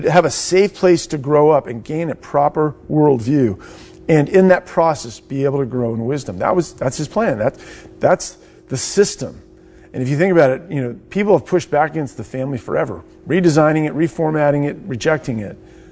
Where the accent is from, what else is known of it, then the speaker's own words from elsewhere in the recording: Herndon, Virginia, United States; I grew up in Herndon.